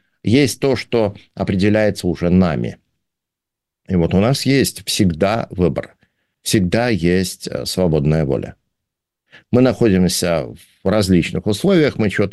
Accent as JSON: {"language": "Russian", "country": "Russia", "tie": "born there", "first_language": "Russian", "said": "я родился в России, это мой родной язык"}